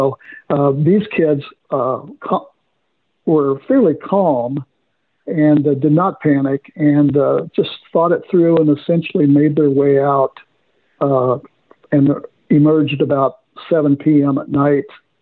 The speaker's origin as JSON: {"language": "English", "town": "Hannibal", "region": "Missouri", "country": "United States", "tie": "born or raised there", "said": "in the neighborhood that I grew up in Hannibal. So it was a place of grand adventure."}